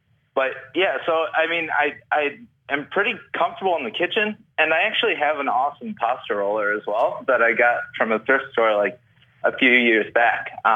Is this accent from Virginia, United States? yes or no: no; Chicago, Illinois, United States; I'm from Chicago. I'm an avid home cook.